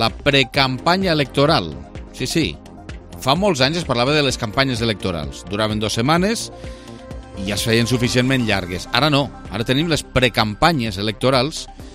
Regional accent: Lleida, Catalonia, Spain; És a dir, com a lleidatans i lleidatans, si ens suposa que ha de venir més trens

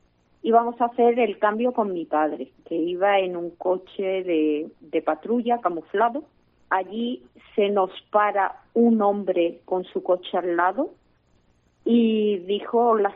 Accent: Bilbao, Basque Country, Spain; born there; nos tendríamos que ir, sobre todo de mi tierra. Yo soy nacida allí en Bilbao.

